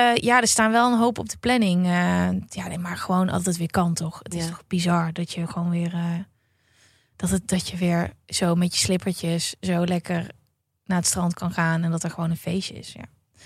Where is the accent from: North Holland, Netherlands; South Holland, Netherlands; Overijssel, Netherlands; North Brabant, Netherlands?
North Brabant, Netherlands; Uden; Ja, ik kom uit Uden en dan heb je zo'n winkel.